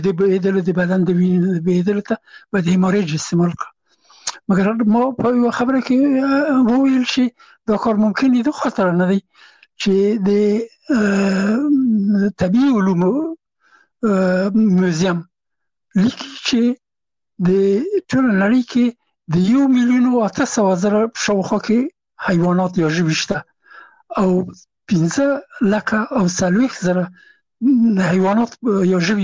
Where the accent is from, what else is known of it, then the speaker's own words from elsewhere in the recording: Afghanistan; هغه زه نه پېژندلم چې زه هم افغان یم، او ما ته یې نه پېژنده چې افغان یم.